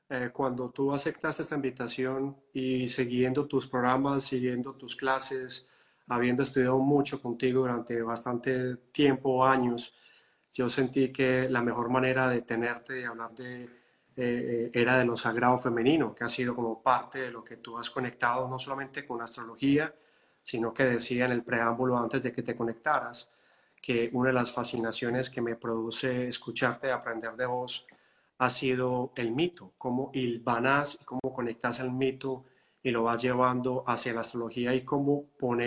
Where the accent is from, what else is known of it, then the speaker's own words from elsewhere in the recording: Medellín, Antioquia, Colombia; now in Boston, United States; yo estoy en Boston y Carlos Pérez está en Medellín, Colombia, de donde incluso yo soy de Medellín, Colombia